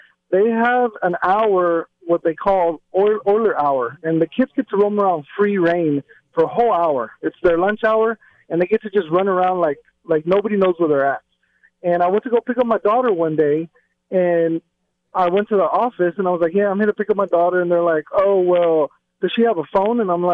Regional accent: Pearland, Texas, United States; We're actually from Pearland, Texas.

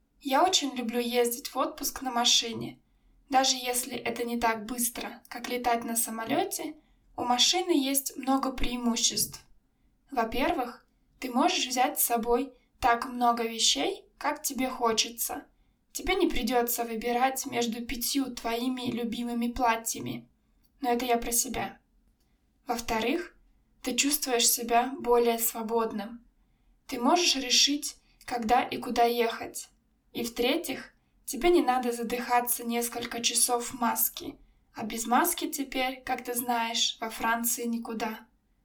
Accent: Siberia, Russia; И не думай, это никак не связано с тем, что я из Сибири.

